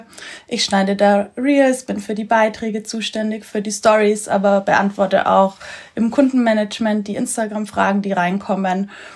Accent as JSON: {"language": "German", "region": "Bavaria", "country": "Germany", "said": "ich komme aus dem Allgäu ursprünglich und bin seit 2023 digitale Nomadin."}